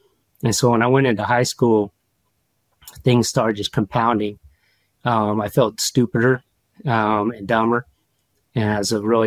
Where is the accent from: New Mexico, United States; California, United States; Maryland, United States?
California, United States; I actually grew up in the Central California where it's all farmland and almond orchards and a lot of agriculture.